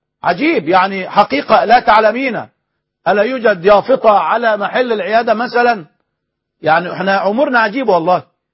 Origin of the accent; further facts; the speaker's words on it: Egypt; بالعامية عندنا في مصر.